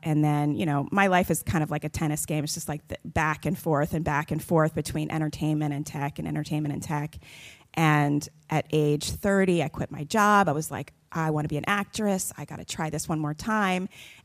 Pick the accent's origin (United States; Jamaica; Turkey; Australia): Jamaica; born there; moved away; I'm Jamaican too.